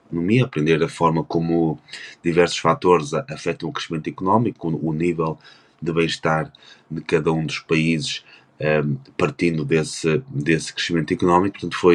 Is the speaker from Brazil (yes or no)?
no; Portugal; moved away as an adult; algo que contrastava muito com a realidade que eu vinha de Portugal, em que basicamente era o mesmo país sempre, o mesmo país estagnado